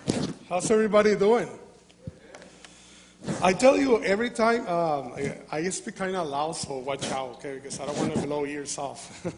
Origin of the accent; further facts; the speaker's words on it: Mexico; first language Spanish; English is a second language; I'm a missionary from Mexico. So I'm still learning English.